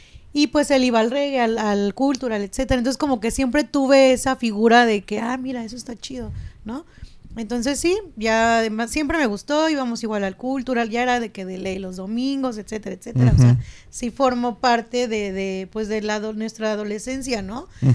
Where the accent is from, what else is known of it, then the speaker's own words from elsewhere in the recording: Naucalpan, State of Mexico, Mexico; Yo soy de Naucalpan, de Juárez.